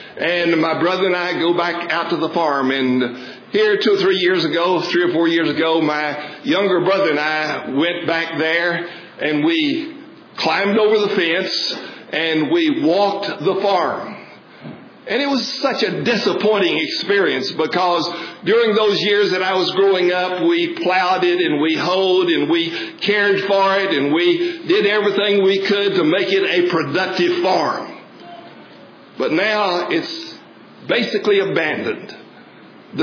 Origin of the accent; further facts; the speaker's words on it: Genevieve, Texas, United States; I grew up out in West Texas, as most of you know, 13 miles north of the big city of Aspremont, population 1,000 at the most, and I grew up in the community called Genevieve.